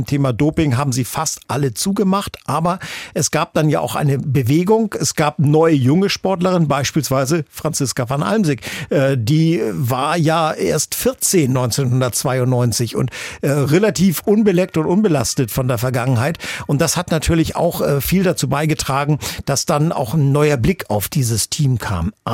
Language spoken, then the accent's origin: German; Schleswig-Holstein, Germany; weil ich bin in Sichtweite der deutsch-deutschen Grenze groß geworden mit in einem kleinen Dorf in Schleswig-Holstein.